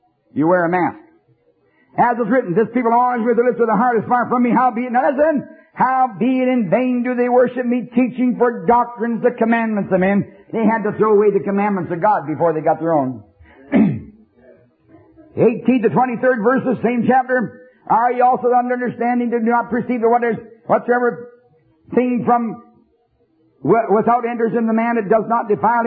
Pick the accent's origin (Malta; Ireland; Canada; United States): Canada; born there; Listen, I'm a Canadian by birth.